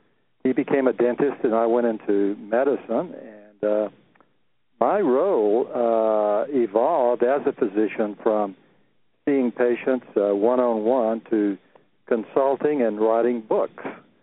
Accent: Texas, United States; I grew up on a cotton farm in the middle of central Texas. It was out in the country in the middle of nowhere. It was a poverty-stricken area.

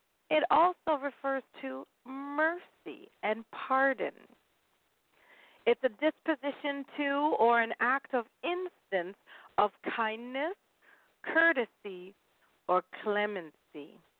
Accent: United Kingdom; Of course, Oxford is my first choice being British.

